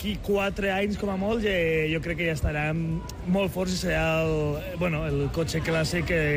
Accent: Andorra; perquè a més jo soc d'Andorra

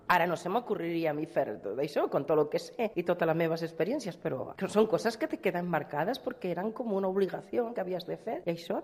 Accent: Carboneras, Andalusia, Spain; now in Tarragona, Spain; soc d'Andalusia, soc d'un poble d'Almeria que es diu Carboneras, que és un poble molt bonic, que té unes platges precioses i vírgenes al costat del Parc Nacional de Cabo de Gata.

